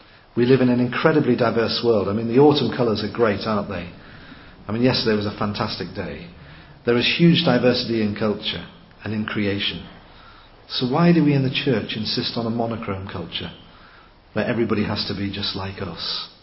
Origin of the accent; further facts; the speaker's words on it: North East England, United Kingdom; But I'm a Geordie.